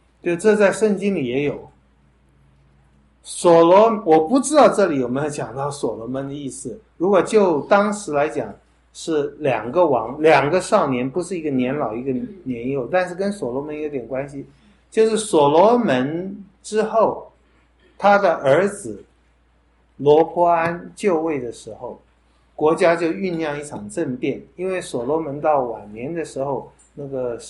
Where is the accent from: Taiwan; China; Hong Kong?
Taiwan; Taipei; 我从小在那个教会长大，那个教会改建，我觉得也是难得在台湾修了一个我觉得现代教会蛮好看的，很好看的教会，在青田街住宅区